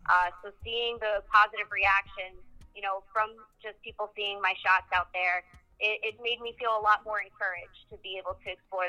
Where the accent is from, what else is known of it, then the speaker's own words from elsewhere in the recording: Long Island, New York, United States; I'm from Long Island, New York. I am a former salesperson, podcast host, and as of a couple months ago, a new owner to a highly recognized and beloved salon.